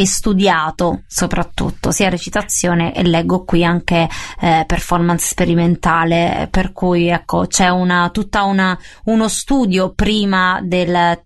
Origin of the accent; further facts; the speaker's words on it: Naples, Campania, Italy; Però da napoletana mi interessava molto sapere cosa ne pensavi